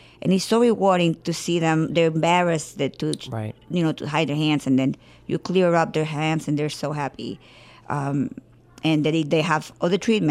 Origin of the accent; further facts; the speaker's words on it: Puerto Rico; I was raised in Puerto Rico.